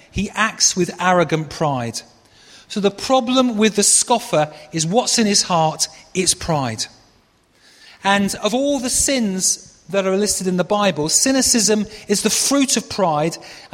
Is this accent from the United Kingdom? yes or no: yes; United Kingdom; the one I think is probably most relevant to us as British is cynic, because we're labelled as a nation of cynics.